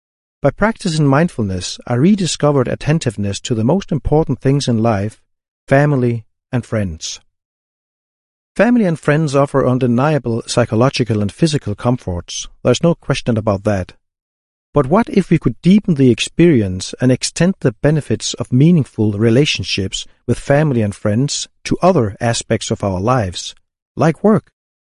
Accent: Odense, Southern Denmark, Denmark; English is a second language; I was born and raised in Odense, Denmark's third largest city and the childhood home of fairy tale writer Hans Christian Andersen.

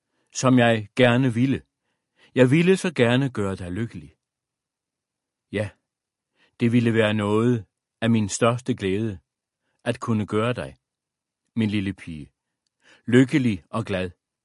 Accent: Brovst, North Denmark Region, Denmark; Alle mine barndomsdage havde siden udspillet sig i dette solide guldstenshus, der var blandt de ældste i Brovst stationsby

